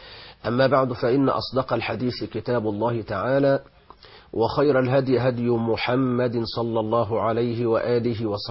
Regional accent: Egypt; نحن في بلادنا مصر الآن

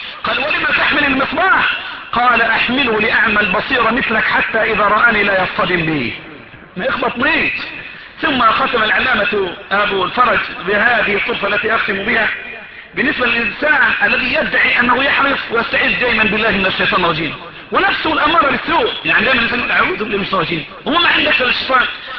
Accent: Egypt; عندنا في مصر نقول المش

